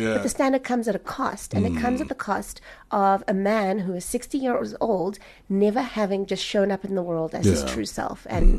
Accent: Namibia; first language Oshiwambo; English is a second language; I did not speak English, and it was British. I only spoke Oshiwambo and Afrikaans, and no one spoke Afrikaans really because of the British nature of the school.

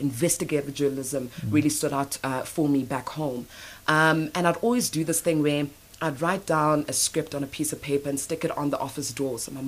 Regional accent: Hazyview, Mpumalanga, South Africa; young girl, 30 years old from Mpumalanga, born in a place called Sabi, raised in Hazyview.

